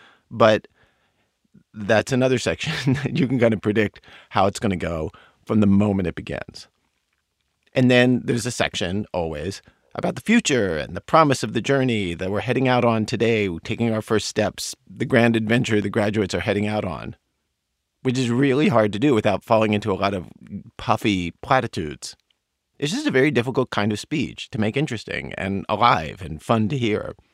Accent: Baltimore, Maryland, United States; I'm from Baltimore.

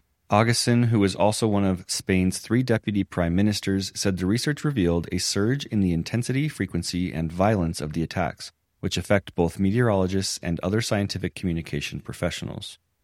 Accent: United States; which as an American is a very fun experience

